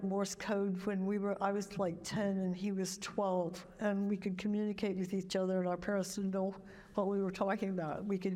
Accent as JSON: {"language": "English", "region": "England", "country": "United Kingdom", "said": "But they keep pushing it on me because I'm English."}